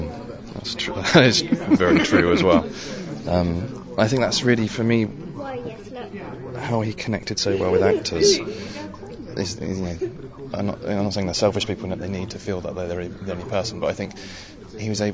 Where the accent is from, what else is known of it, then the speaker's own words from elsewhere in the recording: St Helens, South East England, United Kingdom; I'm from St. Helens on the Isle of Wight. Went to school here at Ladina.